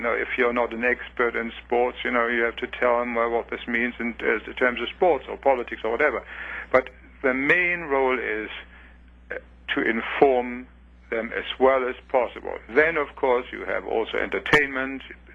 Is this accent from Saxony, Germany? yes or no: yes; Leipzig, Saxony, Germany; In fact, in my hometown in Leipzig, until the end of the 18th century, the Latin Mass was still sung alongside other forms of the Mass.